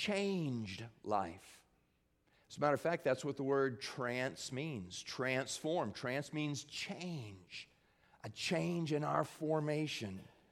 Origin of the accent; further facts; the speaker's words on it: Pflugerville, Texas, United States; growing up in Pflugerville, we were only 13 miles away from that stadium where that burnt orange team played football.